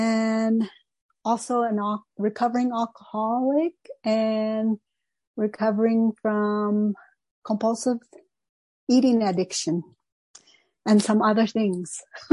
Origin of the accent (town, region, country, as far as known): United States; first language Navajo; English is a second language